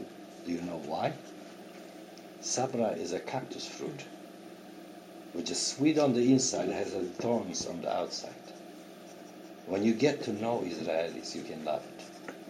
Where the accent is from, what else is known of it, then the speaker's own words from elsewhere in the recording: United States; Yes, I'm an American, and I will stand for my right to be Jewish.